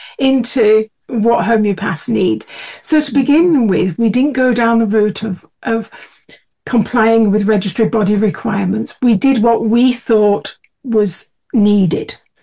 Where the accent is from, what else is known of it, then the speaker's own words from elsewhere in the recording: South Africa; growing up in South Africa, you know, there was always a slightly greater appreciation of homeopathy in South Africa. You know, I was brought up there in the 70s, well, in the 60s and 70s.